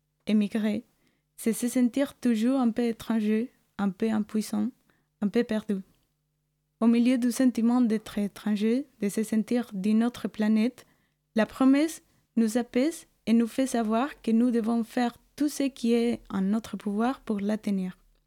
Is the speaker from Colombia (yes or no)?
yes; Colombia; moved away; Et au moment où j'ai quitté la Colombie, j'ai fait une promesse à ma grand-mère. Bientôt, je serai chez toi pour manger avec toi.